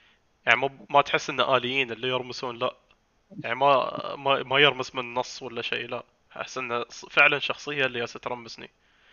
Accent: United Arab Emirates; قلت له أنا من الإمارات، ما أقدر أستلم هاي

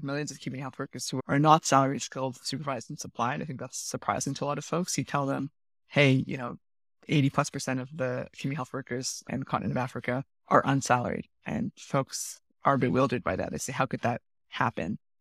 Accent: Canada; moved away as an adult; I grew up in Canada where health was a right. And then suddenly, at 18 years old, I found myself living in a country unnamed, but right next door

